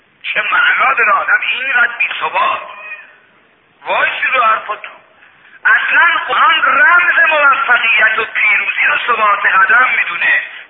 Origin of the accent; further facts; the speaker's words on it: Mashhad, Razavi Khorasan, Iran; یعنی دونه تو بازار مشهد، من بچه مشهدم، بچه اینجا،